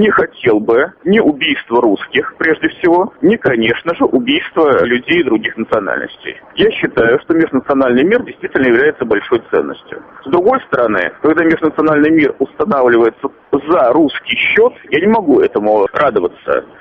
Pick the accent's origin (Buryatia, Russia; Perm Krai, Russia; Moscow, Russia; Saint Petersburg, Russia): Moscow, Russia; Я, извините меня, москвич